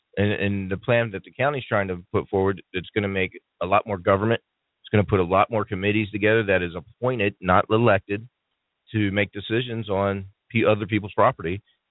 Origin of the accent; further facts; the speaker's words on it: York, Pennsylvania, United States; moved away as an adult; also born or lived in Fort Hood, Texas; Well, I was born in Fort Hood, Texas, believe it or not, but raised in York, Pennsylvania. I moved out here in 1996